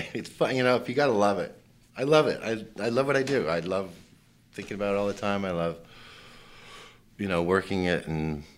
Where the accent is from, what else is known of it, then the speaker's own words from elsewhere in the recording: Canada; I didn't have a green card. Because I'm Canadian, by the way.